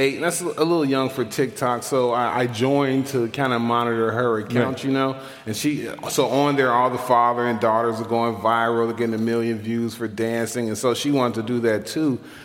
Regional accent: Chicago, Illinois, United States; Born and raised in Chicago. Been in the Arvin Gresham neighborhood my whole life. Thank you. Thank you. I grew up in a bungalow, live in a bungalow right now.

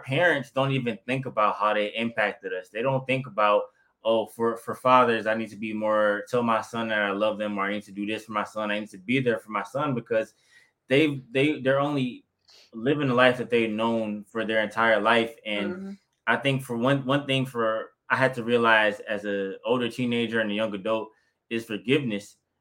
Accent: Detroit, Michigan, United States; I'm from Detroit. And grew up in Detroit since about 18 years old, pretty much my whole life.

